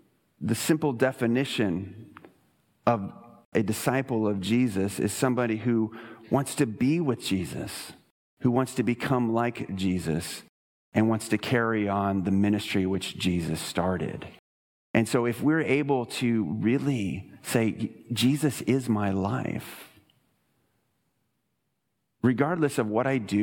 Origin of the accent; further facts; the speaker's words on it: Texas, United States; I came from Texas, and Texas, you know, East Texas, we've got this clay as soil that is just horrible.